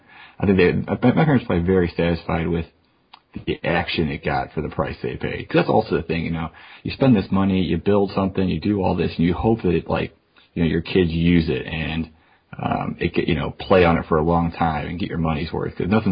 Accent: St. Louis, Missouri, United States; I know that there is a pay-per-view in my hometown of St. Louis, Missouri tomorrow night.

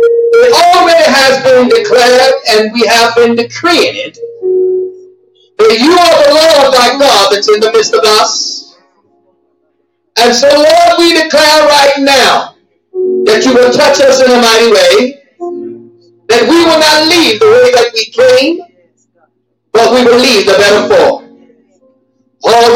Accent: St. Louis, Missouri, United States; also born or lived in Hattiesburg, Mississippi; I'm a country boy, by the way, of Hattiesburg, Mississippi. I grew up in St. Louis.

